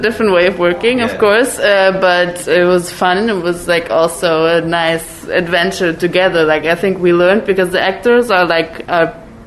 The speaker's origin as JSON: {"language": "English", "town": "Munich", "region": "Bavaria", "country": "Germany", "second_language": "English", "lives_now": "Rome, Italy", "said": "Munich, Germany."}